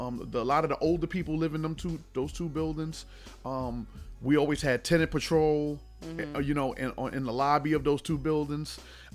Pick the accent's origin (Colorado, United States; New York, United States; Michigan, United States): New York, United States; New York City; Well, I grew up in a project called Lafayette Garden Projects in Bed-Stuy, Brooklyn, a.k.a. LG Projects.